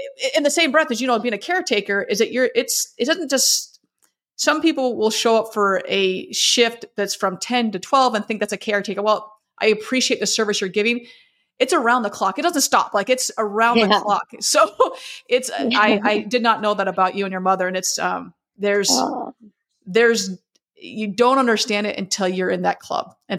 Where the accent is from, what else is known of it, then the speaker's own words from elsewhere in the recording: Idaho, United States; born there; now in Chicago, United States; I live in Chicago and where I was born is in Idaho. So it's a really tiny airport.